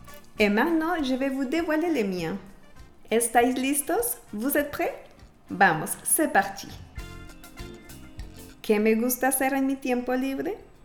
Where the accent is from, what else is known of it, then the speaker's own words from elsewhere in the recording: Colombia; Como ya lo sabes, soy colombiana, así que me gustan mucho los ritmos latinos